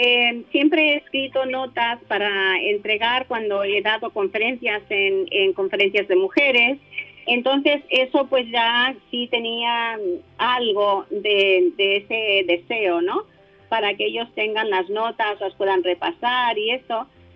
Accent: Buenos Aires, Argentina; born there; mis padres eran misioneros en Argentina. Yo nací en Buenos Aires, Argentina.

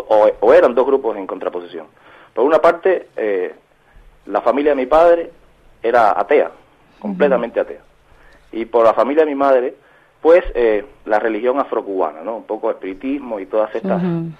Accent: Havana, Cuba; born there; Nací en La Habana. Es una ciudad muy ecléctica, muy muy interesante

